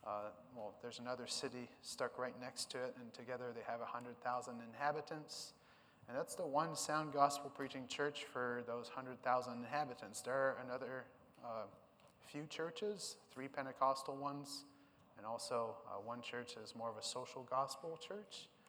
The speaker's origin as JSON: {"language": "English", "region": "French Canada", "country": "Canada", "tie": "born or raised there", "said": "I grew up in French Canada. My dad's a pastor there."}